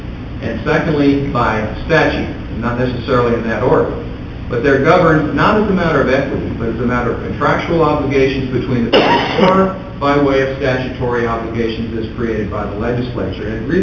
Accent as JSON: {"language": "English", "town": "El Paso", "region": "Texas", "country": "United States", "said": "I believe he's from Tyler, and I'm from El Paso, so we're miles apart."}